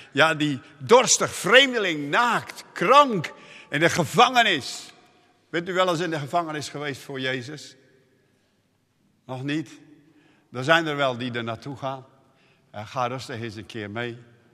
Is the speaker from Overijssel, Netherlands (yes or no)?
no; Middelburg, Zeeland, Netherlands; wij komen uit Middelburg, dicht bij zee.